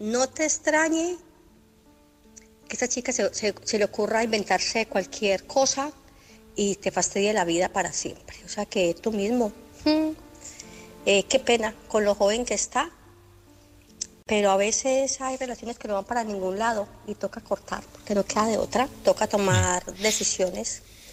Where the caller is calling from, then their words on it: Barcelona, Catalonia, Spain; de Barcelona.